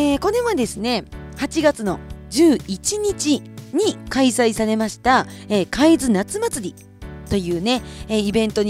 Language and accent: Japanese; Kushiro, Hokkaido, Japan; 地元の釧路